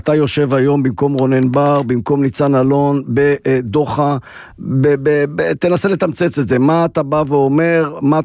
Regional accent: Ashdod, Southern District, Israel; גדלתי באשדוד

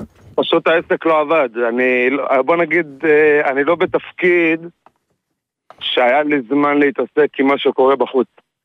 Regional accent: Hadid, Central District, Israel; אני ממושב חדיד, ליד שוהם.

